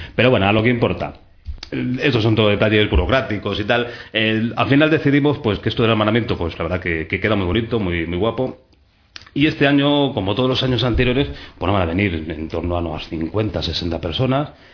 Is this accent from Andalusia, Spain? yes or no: no; Vallecas, Community of Madrid, Spain; hacemos notar que somos de Vallecas y que estamos ahí para pasarlo bien y decir, este es nuestro barrio